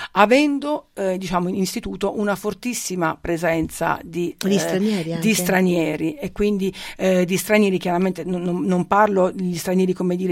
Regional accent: Bari, Apulia, Italy; now in Trieste, Italy; nella mia città natale vivevo in prossimità dell'istituto penitenziario.

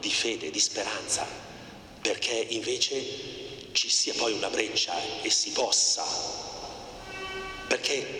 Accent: Cremona, Lombardy, Italy; io vengo da Cremona

